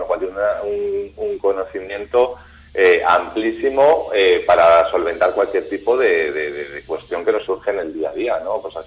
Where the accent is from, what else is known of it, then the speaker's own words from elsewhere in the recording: Cantabria, Spain; al final a mí como cántabro, ¿no?